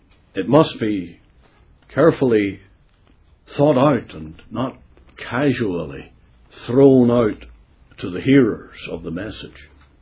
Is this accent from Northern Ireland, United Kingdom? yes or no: yes; Enniskillen, Northern Ireland, United Kingdom; When I used to stand in my hometown of Enniskillen in an open-air meeting